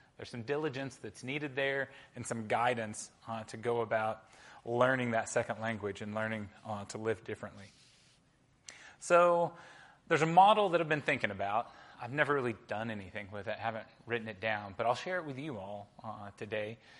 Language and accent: English; Arkansas, United States; I'm from Arkansas, so it's fine.